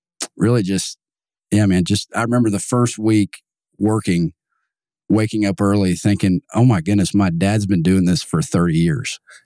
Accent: The Woodlands, Texas, United States; So I grew up in the Woodlands.

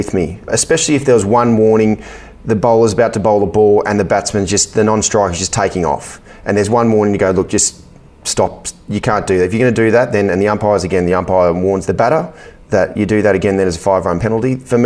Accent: Australia; And for me, growing up in Australia, that's something that I never, ever, ever considered doing.

